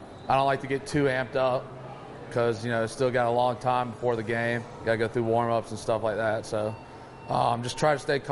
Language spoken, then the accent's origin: English; Alpharetta, Georgia, United States; I'm from Alpharetta, Georgia.